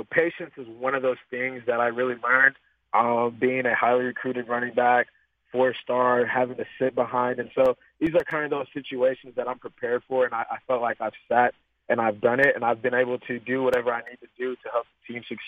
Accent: Texas, United States; Yeah, I grew up in Texas my whole life. And so I've always wanted to get out of the state of Texas

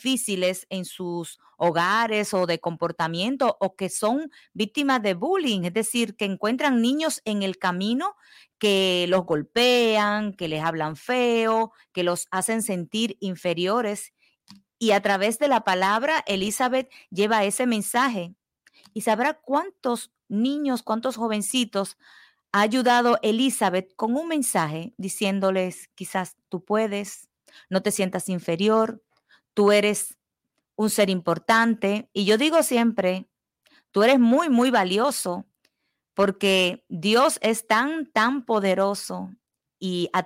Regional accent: Dominican Republic; moved away; also born or lived in Puerto Rico; yo vengo de República Dominicana y conozco historias en mi propio país, en Puerto Rico, donde estuve viviendo 17 años

